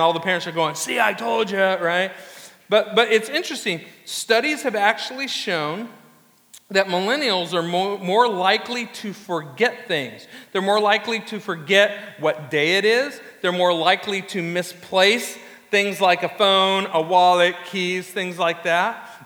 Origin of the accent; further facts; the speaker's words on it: Anaheim, California, United States; It's the phone number of the house I grew up in Anaheim, where I have not been in 38 years, okay?